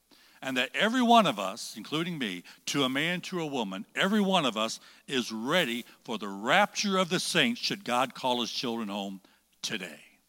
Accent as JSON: {"language": "English", "town": "Springfield", "region": "Illinois", "country": "United States", "tie": "born or raised there", "said": "I never thought I'd be back in Springfield, Illinois, because of the shame I felt for things I'd done here in my youth."}